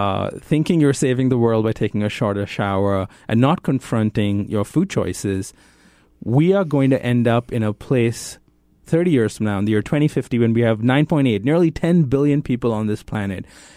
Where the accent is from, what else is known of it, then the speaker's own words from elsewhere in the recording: India; now in United States; I grew up in India. People there are eating way more meat than they've ever eaten before.